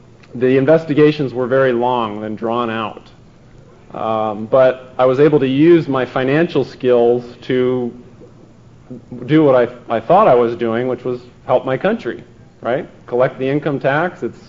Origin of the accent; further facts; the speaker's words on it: San Jose, California, United States; And I was born and raised in San Jose